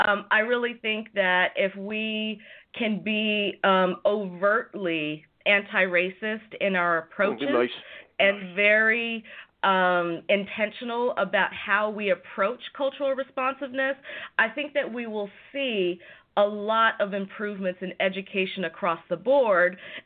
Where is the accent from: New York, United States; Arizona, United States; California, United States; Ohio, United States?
California, United States; also born or lived in Washington State; I'm from California, but I lived in Washington State for 19 years.